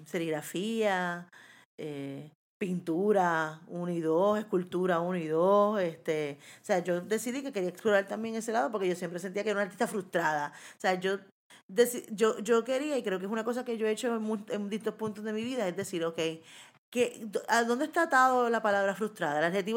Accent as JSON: {"language": "Spanish", "country": "Puerto Rico", "said": "no solamente como puertorriqueña, sino como afrodescendiente."}